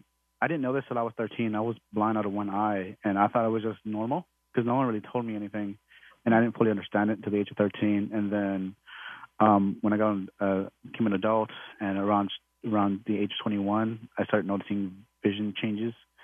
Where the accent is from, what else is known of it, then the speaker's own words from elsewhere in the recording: San Antonio, Texas, United States; born and raised in San Antonio, Texas. I've always been a Texas boy.